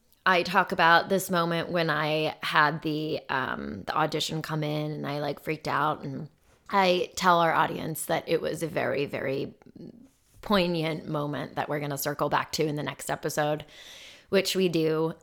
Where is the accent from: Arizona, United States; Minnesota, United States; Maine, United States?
Arizona, United States; Phoenix; I grew up in Phoenix.